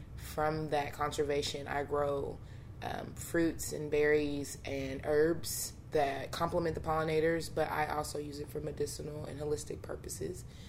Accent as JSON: {"language": "English", "town": "Lexington", "region": "Kentucky", "country": "United States", "tie": "born or raised there", "also_born_or_lived": "Austin, Texas / Madison County, Kentucky", "said": "I was born in Austin, Texas, raised in Madison County, Kentucky, grew up in Lexington, Kentucky, and I'm back home in Madison County."}